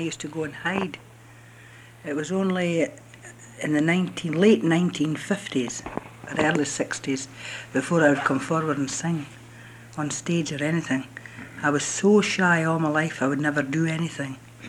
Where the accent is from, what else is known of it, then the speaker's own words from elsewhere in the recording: Blairgowrie, Scotland, United Kingdom; I come from Blairgowrie, Perthshire, Scotland.